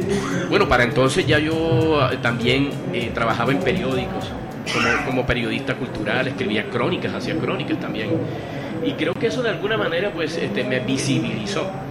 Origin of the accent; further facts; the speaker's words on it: Cartagena, Bolívar, Colombia; Yo crecí a los 7 años, llegué al barrio Getsemaní de Cartagena